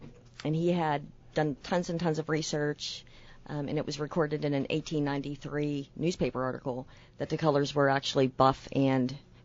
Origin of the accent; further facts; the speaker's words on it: Pittsburgh, Pennsylvania, United States; now in Plano, United States; I lived in Pennsylvania probably for 20-some years, so the other 20-some over in Texas.